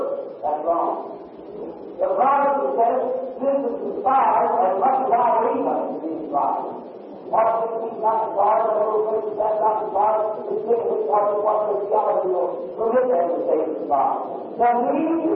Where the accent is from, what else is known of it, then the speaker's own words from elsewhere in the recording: Ireland; I'm an Irish person, my people before we were all Catholic.